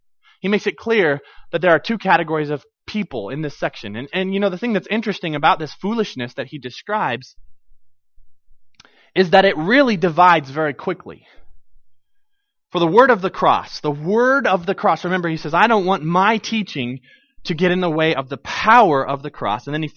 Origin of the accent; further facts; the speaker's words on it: Watertown, United States; I was from Watertown, the school I was at, so coolest thing we had was Walmart.